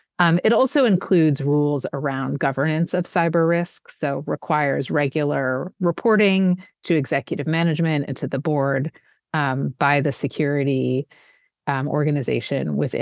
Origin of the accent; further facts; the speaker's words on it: New York, United States; So, for example, in the U.S., here in New York, in my home state